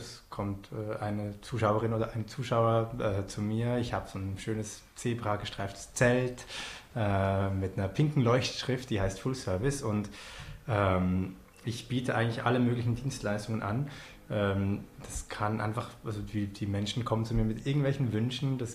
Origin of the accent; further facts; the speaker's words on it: Switzerland; dass ich als Schweizer